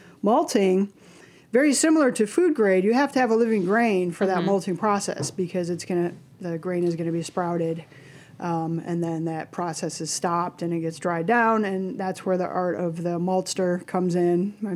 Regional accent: Midwest, United States; Well, I think part of that comes with being a Midwesterner.

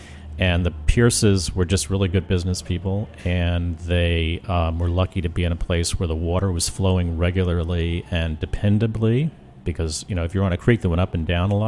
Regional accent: Arlington, United States; I'm a local boy. I grew up in Arlington, actually.

